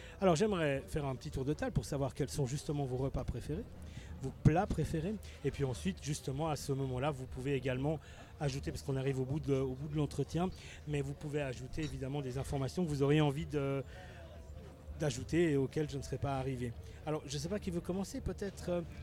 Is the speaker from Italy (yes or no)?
yes; Italy; Moi, je suis italien, bof.